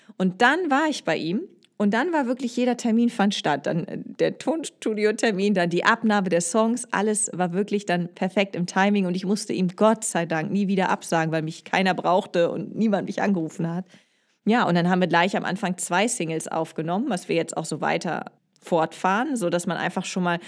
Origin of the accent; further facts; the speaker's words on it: Hamburg, Germany; Ja, genau. Das ist auch hier meine Heimat.